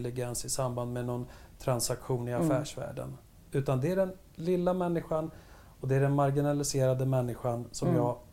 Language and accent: Swedish; Örebro, Örebro County, Sweden; Alltså, du vet, jag är andra generationens invandrare. Jag är uppvuxen i Sörbyängen i Örebro.